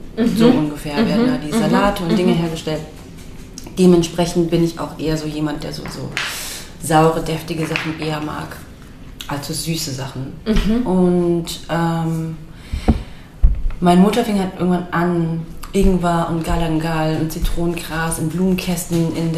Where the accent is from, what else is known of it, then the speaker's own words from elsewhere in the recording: Steinfurt, Hesse, Germany; Also ich bin aufgewachsen in Steinfurt, das ist ein 200-Seelen-Dorf in der Mitte von Hessen. Mhm. Und dort hat meine Mutter sich niedergelassen mit einem deutschen Mann damals. Und ich bin natürlich mit thailändischer Küche aufgewachsen